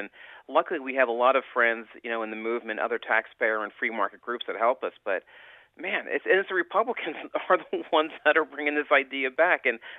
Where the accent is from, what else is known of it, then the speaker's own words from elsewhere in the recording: Philadelphia, Pennsylvania, United States; Well, I came originally from Philadelphia